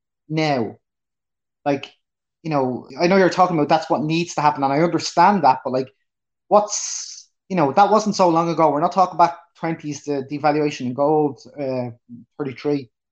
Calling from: Dublin, Leinster, Ireland; I'm calling from Dublin, Ireland here.

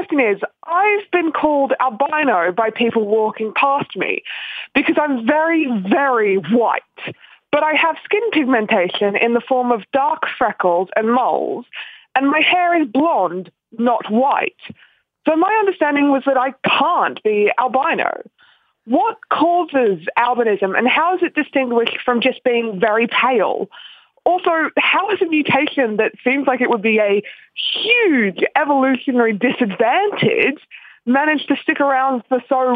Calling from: Wollongong, New South Wales, Australia; Hi, guys, and good morning from Wollongong, Australia.

